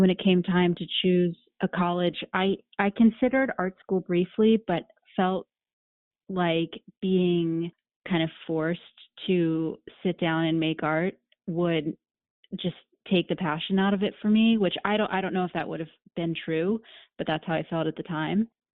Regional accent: Pennsylvania, United States; also born or lived in New York City; a series about refugee children who were resettling in my hometown in Pennsylvania, where I was actually living at the time.

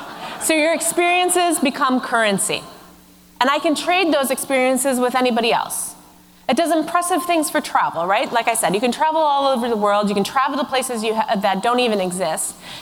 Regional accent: San Francisco, California, United States; Now, I'm from San Francisco. We have some, but they're really nothing compared to England roundabouts.

